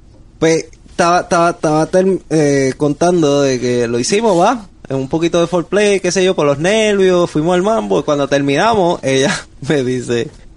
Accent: Puerto Rico; yo soy boricua

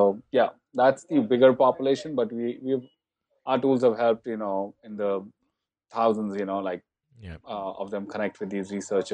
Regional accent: Patna, Bihar, India; English is a second language; now in United States; I'm originally from India. I mean, originally from Patna, Bihar.

